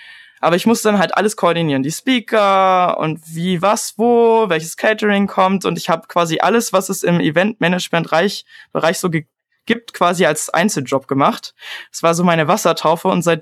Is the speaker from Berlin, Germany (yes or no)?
yes; Berlin, Germany; born there; aber ich bin auch geborener Berliner.